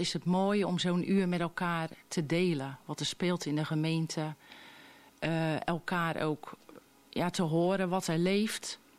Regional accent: Maasdijk, South Holland, Netherlands; Nou, ik ben in Maasdijk opgegroeid, het Westland.

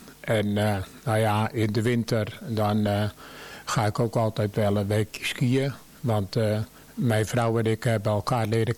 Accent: Berkenwoude, South Holland, Netherlands; born there; Ik ben geboren in Berkenwoude. Bekend misschien voor de voetballiefhebbers van FC Perkouw.

